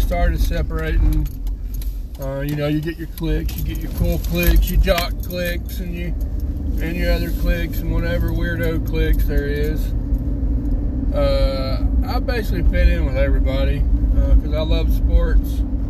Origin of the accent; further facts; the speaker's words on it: Georgia, United States; Now, let's talk about Georgia, my home state. Now, it's got a lot of perks and it's got a lot of negative and all that. And I love my home state.